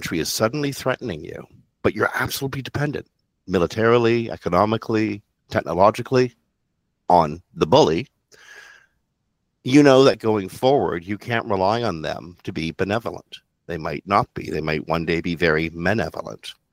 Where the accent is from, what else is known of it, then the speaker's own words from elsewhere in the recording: Canada; And I'm speaking as a Canadian.